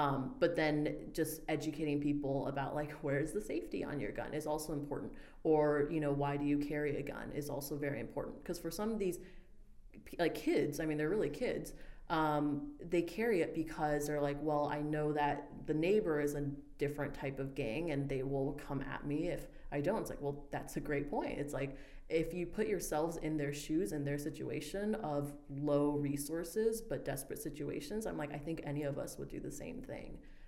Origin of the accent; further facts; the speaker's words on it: Texas, United States; That being said, I'm from Texas. I trained in medical school in Texas.